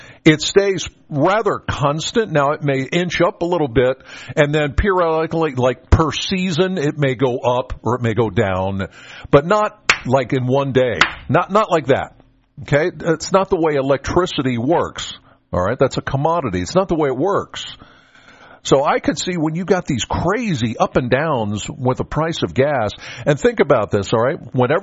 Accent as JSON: {"language": "English", "town": "Penns Valley", "region": "Pennsylvania", "country": "United States", "said": "All right, I'm from Penns Valley."}